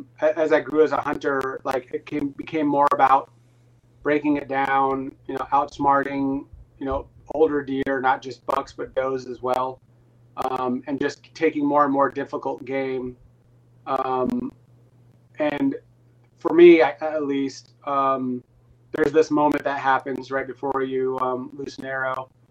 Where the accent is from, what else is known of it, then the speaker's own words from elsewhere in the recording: North Dakota, United States; And I was raised in the Midwest, North Dakota.